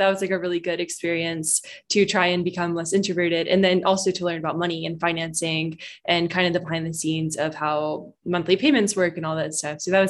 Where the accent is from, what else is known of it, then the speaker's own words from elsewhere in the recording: Kentucky, United States; So I'm actually from Kentucky.